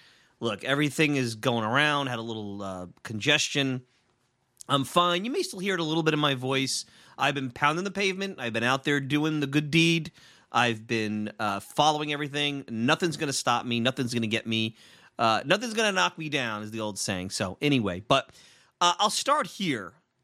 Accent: New York City, New York, United States; I've always called it a supermarket. I grew up in Brooklyn, so I don't know.

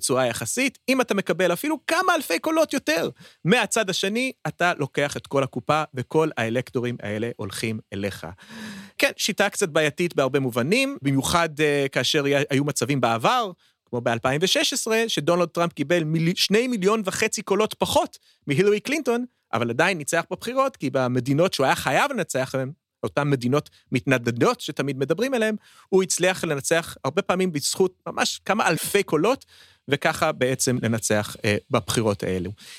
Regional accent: Pennsylvania, United States; now in Israel; מדינת פנסילבניה, המדינה שאני גדלתי בה עד שעליתי לארץ

